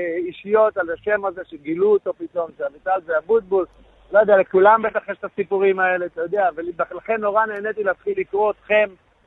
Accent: Givatayim, Tel Aviv District, Israel; כן, אני גדלתי בגבעתיים, משפחה שלי מרמת גן ויד אליהו וירושלים וכל מיני מקומות.

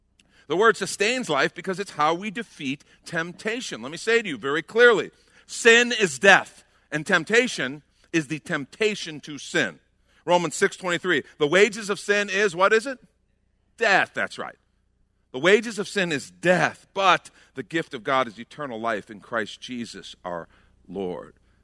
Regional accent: Illinois, United States; we grew up outside of Chicago. So in the winter, I waited too long to do my chores.

